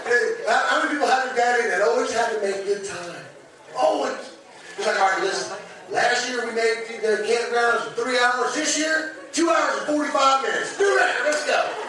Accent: Kentucky, United States; I'm actually one of nine kids. We're from Kentucky. I'm one of nine kids.

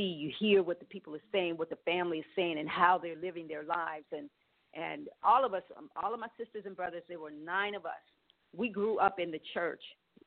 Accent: Indianapolis, Indiana, United States; this is when I was in Indianapolis, my hometown

